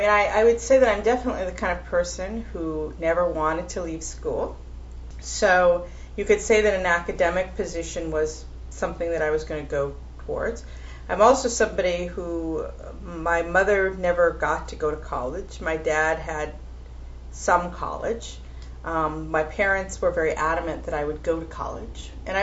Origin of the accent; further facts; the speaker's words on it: Washington, United States; also born or lived in Alameda, California; I'm basically from the West Coast. I was born in Alameda, California, but my family really lived mostly in the Washington area, so I grew up there.